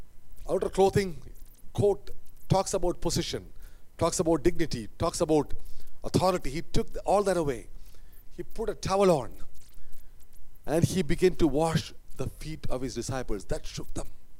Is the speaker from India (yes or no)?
yes; India; I come from India, where there are a lot of gurus or swamis or leaders, religious leaders.